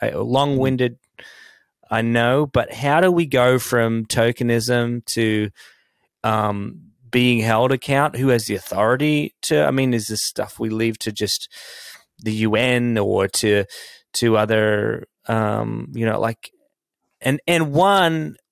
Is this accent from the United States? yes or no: no; Australia; I'll call out Australia because I'm an Aussie